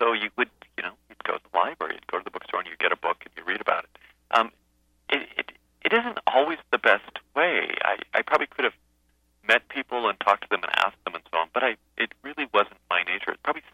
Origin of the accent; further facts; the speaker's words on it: Seattle, Washington, United States; born there; I was born in Seattle, and I'd never been here.